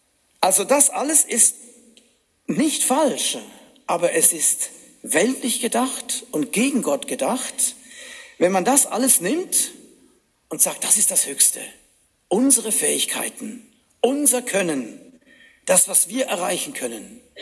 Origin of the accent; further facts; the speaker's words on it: Switzerland; Ich als Schweizer fand das natürlich schön